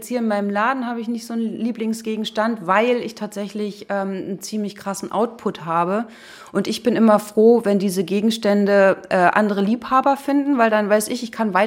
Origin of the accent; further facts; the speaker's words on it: Berlin, Germany; in Berlin in der Schrebergartensiedlung, da wo ich aufgewachsen bin